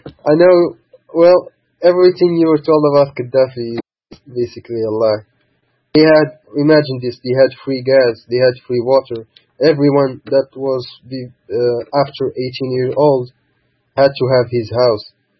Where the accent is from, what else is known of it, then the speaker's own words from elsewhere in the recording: Morocco; Most Americans I tell them that I'm from Morocco, they have no idea where it is, actually.